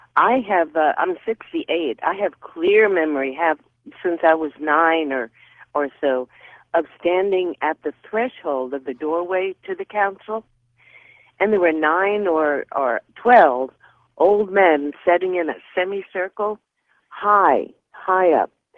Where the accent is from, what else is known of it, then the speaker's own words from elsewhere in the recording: New York, United States; I'm from New York originally